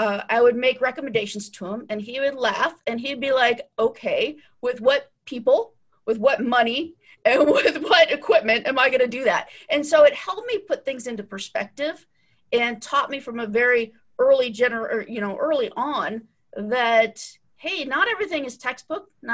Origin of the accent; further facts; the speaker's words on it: Washington, United States; You know, growing up in Eastern Washington, I think you're one degree of separation from either Kevin Bacon or probably agriculture.